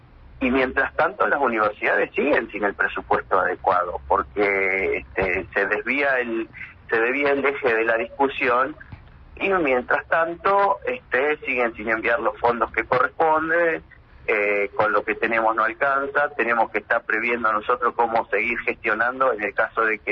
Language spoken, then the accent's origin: Spanish; Río Negro, Argentina; Yo vengo desde la provincia de Río Negro